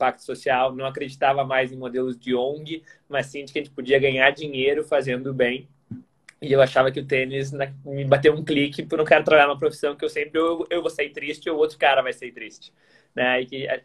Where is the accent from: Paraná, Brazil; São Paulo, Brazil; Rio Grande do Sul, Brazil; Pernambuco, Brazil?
Rio Grande do Sul, Brazil; Porto Alegre; eu joguei, sou de Porto Alegre, joguei tênis profissional dos 16 aos 19 anos